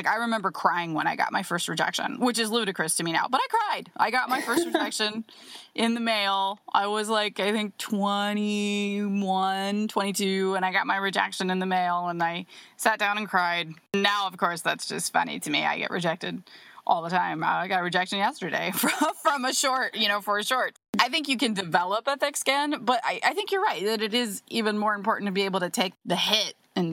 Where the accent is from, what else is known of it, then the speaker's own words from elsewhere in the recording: Ohio, United States; I'm from Ohio myself